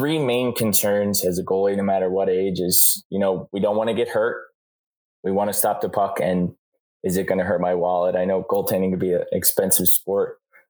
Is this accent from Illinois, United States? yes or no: no; Pawling, New York, United States; I'm from Pawling, New York, which a lot of people have no idea where that is. It's a little town about an hour and a half north of New York City. Born and bred East Coast boy.